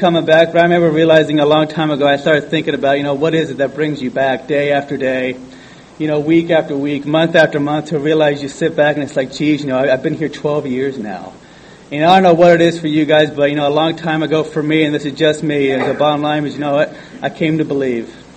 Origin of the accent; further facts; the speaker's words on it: Anaheim, California, United States; born there; So, you know, I was born in Anaheim, not too far from here.